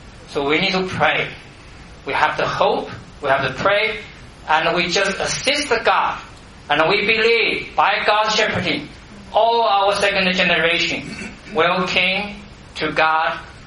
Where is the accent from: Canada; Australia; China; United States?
China; English is a second language; So, you know, I grew up in China and they grew up in the U.S.